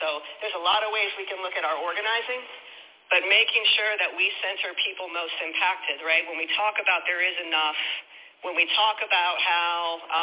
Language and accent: English; Ohio, United States; but also, you know, I'm a black American. I'm from Ohio.